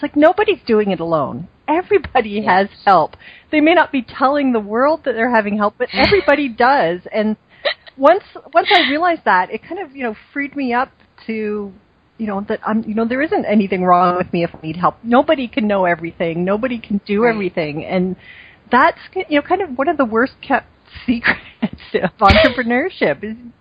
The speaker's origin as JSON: {"language": "English", "country": "Canada", "said": "first of all, I'm Canadian, and, we're kind of, very, very demure and polite"}